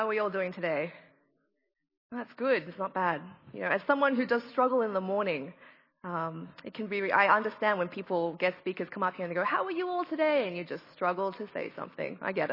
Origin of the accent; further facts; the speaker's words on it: Darwin, Northern Territory, Australia; my family, well, my brother and I, we were born and raised in Darwin in the Northern Territory.